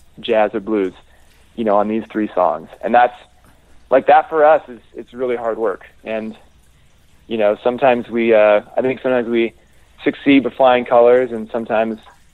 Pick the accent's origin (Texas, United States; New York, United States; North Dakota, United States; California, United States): California, United States; Mill Valley; the Sweetwater in my hometown of Mo Valley